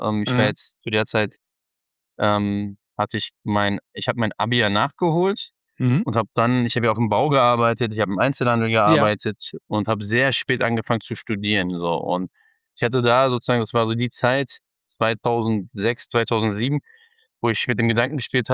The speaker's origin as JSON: {"language": "German", "region": "Berlin", "country": "Germany", "said": "ich komme aus dem Schöneberger Norden. Das ist dieser Palastkiez, Palastium-Kiez."}